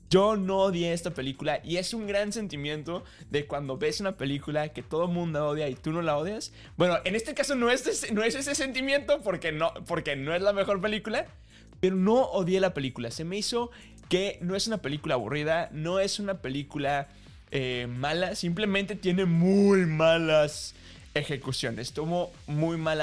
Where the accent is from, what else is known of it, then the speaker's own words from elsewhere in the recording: Monterrey, Nuevo León, Mexico; Recordemos que somos de Monterrey